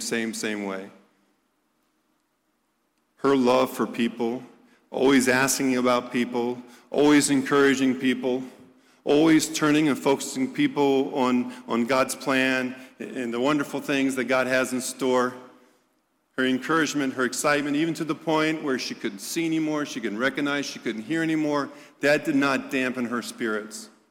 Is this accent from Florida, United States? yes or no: no; Dayton, Ohio, United States; I grew up in Dayton, Ohio, and some lovely folks here from Dayton.